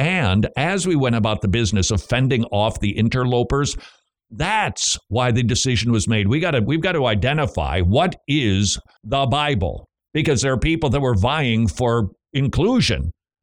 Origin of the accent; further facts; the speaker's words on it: Northern United States, United States; Yeah, no, it's a shopping cart. That's what it is up north because I'm a Yankee.